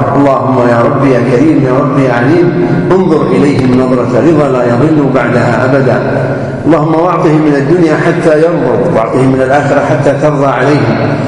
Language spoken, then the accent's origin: Arabic; Najd, Saudi Arabia; عندنا في نجد وفي الكويت حبة اليد حارة شوي